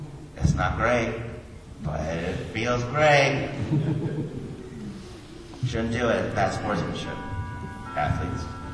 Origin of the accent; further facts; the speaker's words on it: Kansas City, Missouri, United States; I grew up in Kansas City. The Chiefs don't win.